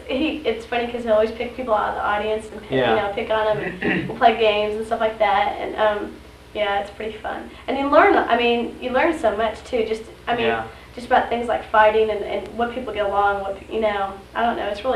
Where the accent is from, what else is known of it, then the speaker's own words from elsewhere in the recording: Illinois, United States; because I miss the snow every so often, you know, because we're originally from Illinois.